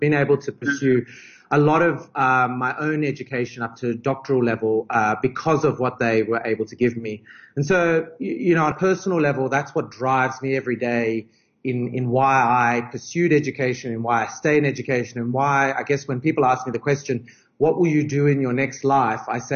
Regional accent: Australia; now in South Africa; I'm originally Australian, but I'm a very, very proud, honorary South African these days.

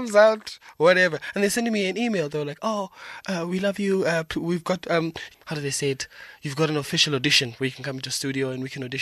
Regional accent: Bloemfontein, Free State, South Africa; also born or lived in Lesotho / Ladybrand / KwaZulu-Natal; But I grew up in and around South Africa. Like primary school, I was in Bloemfontein, and then I went to Ladybrand at some point, and then I was in KZN at some point.

